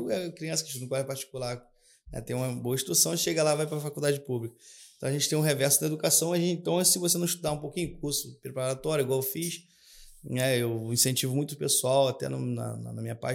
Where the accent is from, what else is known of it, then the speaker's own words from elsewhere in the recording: São Gonçalo, Rio de Janeiro, Brazil; Isso no Rio de Janeiro, São Gonçalo.